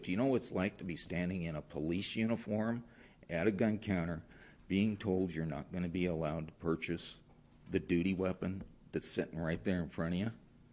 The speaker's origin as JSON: {"language": "English", "town": "Sheridan", "region": "Wyoming", "country": "United States", "said": "I'm from Sheridan, retired law enforcement and 13 years military."}